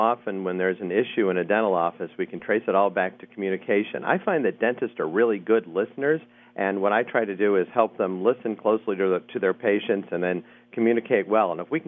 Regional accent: New Orleans, Louisiana, United States; Well, as you mentioned, I'm originally from New Orleans. I got my undergraduate degree from Tulane.

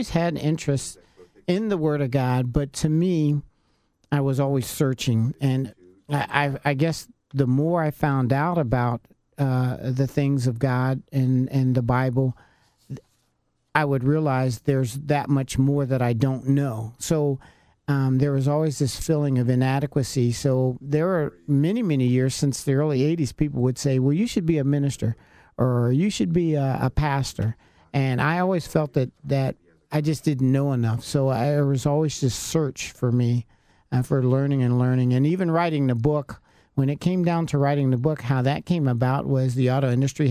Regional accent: Columbus, Ohio, United States; I grew up on my first 12 years of my life, I grew up on the west side, what they call the bottom, Shulks Avenue, actually. And then later on, we moved out on the east side near James Road.

